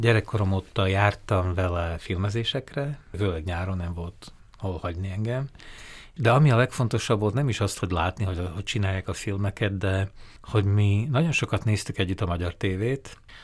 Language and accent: Hungarian; Košice, Košice Region, Slovakia; Tehát egy ilyen nagyon kellemes közegben nőttem fel, ahol mindenki mindenkit ismert